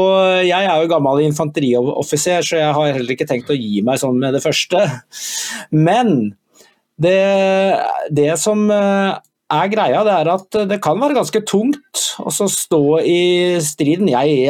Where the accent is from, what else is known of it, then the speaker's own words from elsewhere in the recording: Stavanger, Rogaland, Norway; i Stavanger, i min hjemby.